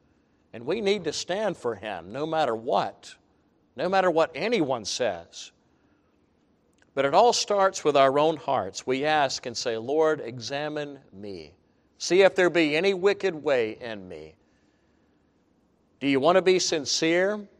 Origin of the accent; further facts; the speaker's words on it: Southern US, United States; and yes, I grew up in the Bible Belt, okay?